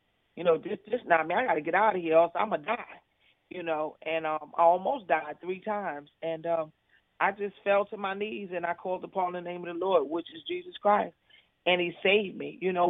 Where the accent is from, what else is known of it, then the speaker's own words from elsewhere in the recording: Brooklyn, New York, United States; I was born and raised in Brownsville, Brooklyn.